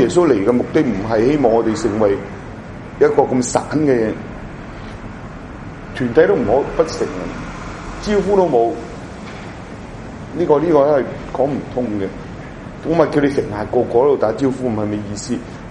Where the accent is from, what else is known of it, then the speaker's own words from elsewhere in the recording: China; 我谂呢个都未必我哋中国人嘅习惯啦